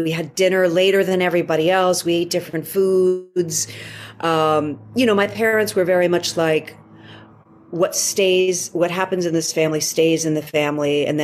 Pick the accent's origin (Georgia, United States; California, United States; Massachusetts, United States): Massachusetts, United States; I grew up in a place where, I grew up outside of Boston, and I grew up in a mostly Jewish, upper middle class suburb of Boston. And I didn't know many Latinos